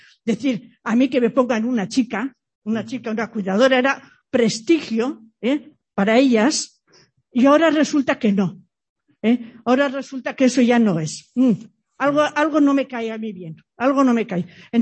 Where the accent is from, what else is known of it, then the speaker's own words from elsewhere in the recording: Zumárraga, Basque Country, Spain; yo vengo desde Zumárraga